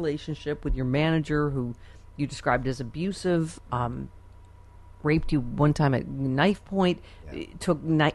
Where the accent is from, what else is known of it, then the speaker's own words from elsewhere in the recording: Buffalo, New York, United States; you and I, I'm from Buffalo, Michael Bennett, we lost a generation of brilliant people.